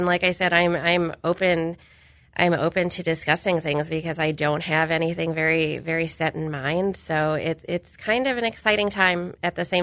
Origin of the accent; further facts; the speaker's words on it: Galesburg, Illinois, United States; Galesburg is my hometown, so that is something that will remain.